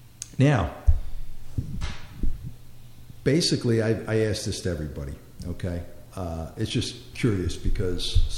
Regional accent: Brooklyn, New York, United States; Well, I grew up in Brooklyn, so you didn't have to go far to see people.

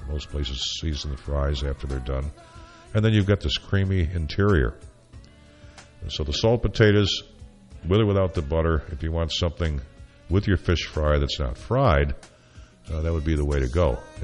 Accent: Syracuse, New York, United States; and, of course, I'm from Syracuse, so we do the salt potatoes.

